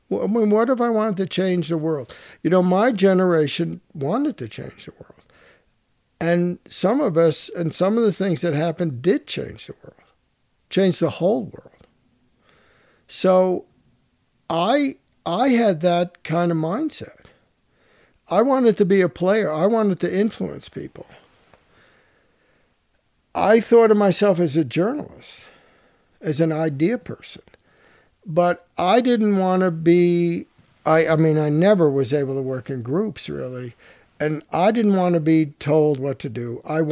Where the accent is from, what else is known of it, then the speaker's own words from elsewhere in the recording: New York City, New York, United States; I grew up in New York City. My mother took me to the Metropolitan Museum.